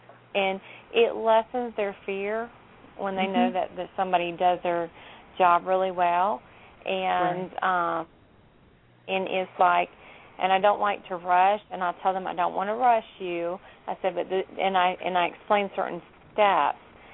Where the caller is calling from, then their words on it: Macon, Georgia, United States; No, I'm actually calling from Macon.